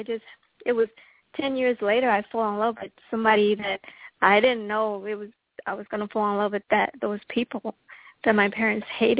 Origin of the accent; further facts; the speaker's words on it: New York City, New York, United States; now in Hollywood, United States; I grew up in New York, Upper West Side of New York.